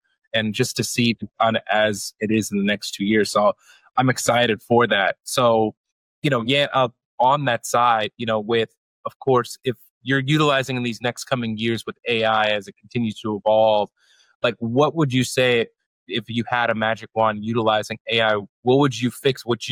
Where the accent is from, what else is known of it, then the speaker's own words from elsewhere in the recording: Italy; moved away; And I came from, my wife and I came from Italy.